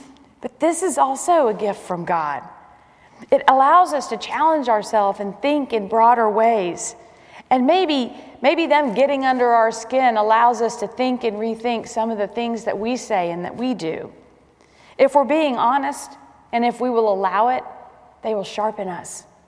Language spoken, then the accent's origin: English; Atlanta, Georgia, United States; born there; She was born in the Bronx, and I was born in Atlanta, Georgia.